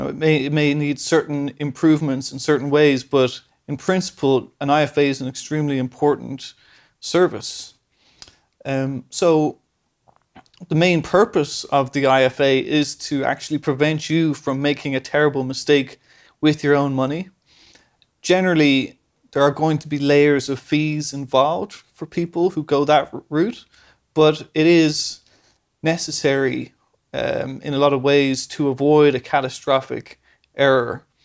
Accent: Dublin, Leinster, Ireland; moved away as an adult; also born or lived in England; Then I moved to England because I'm originally from Dublin. And I was in England for 7 years.

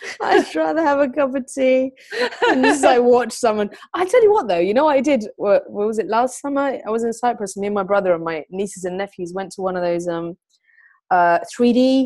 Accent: Mauritius; now in United Kingdom; I mean, I grew up in Mauritius, you know what I mean?

